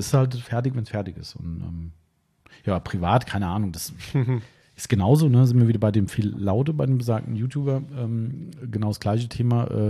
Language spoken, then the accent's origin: German; Waldems, Hesse, Germany; Also bin jetzt hier nicht in Waldems geboren, aber halt mein Ursprungsort, wo ich aufgewachsen bin